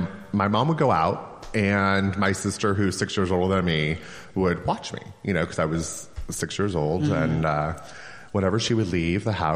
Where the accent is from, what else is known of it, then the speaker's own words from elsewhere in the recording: New York, United States; I'm originally from New York.